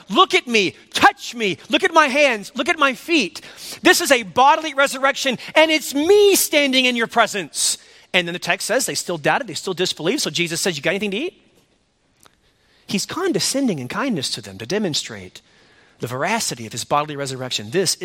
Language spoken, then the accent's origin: English; Bible Belt, United States; I mean, we were raised in the Bible Belt, and so we had heard a lot about Christianity.